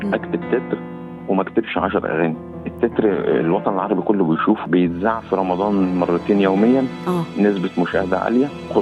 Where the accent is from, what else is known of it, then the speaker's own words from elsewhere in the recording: El Mahalla El Kubra, Gharbia, Egypt; عندنا بالمحلة